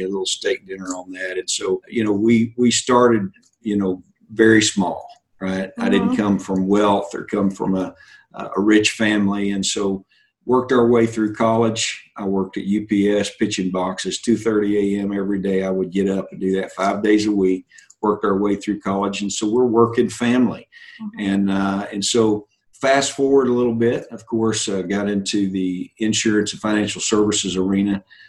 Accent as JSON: {"language": "English", "region": "Arkansas", "country": "United States", "lives_now": "Conway, United States", "said": "We're from Randolph County, Arkansas, near Pocahontas. And we got married and immediately moved to Conway, Arkansas."}